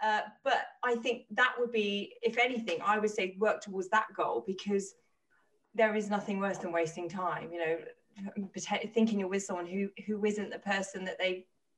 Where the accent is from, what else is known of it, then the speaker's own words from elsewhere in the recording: Oxford, South East England, United Kingdom; now in London, United Kingdom; I'm from Oxford. People think that I'm posh. I moved to London and now I've got this weird twang.